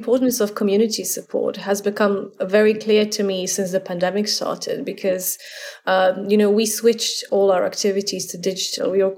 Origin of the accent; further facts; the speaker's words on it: Croatia; English is a second language; moved away as an adult; now in London, United Kingdom; because I came to London from Croatia 7 years ago.